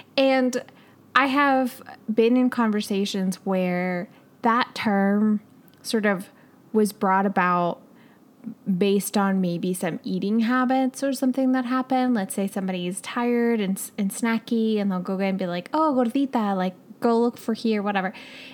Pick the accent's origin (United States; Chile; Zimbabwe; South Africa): Chile; I'm Latina, I'm from Chile